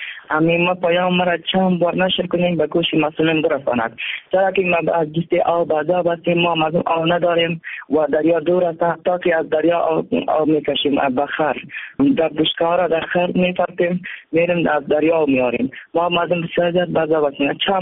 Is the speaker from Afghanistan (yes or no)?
yes; Badakhshan, Afghanistan; از ولایت بدخشان از رسوال عربو از قیره شتک می باشیم. ما مردم ما ازبک هستیم.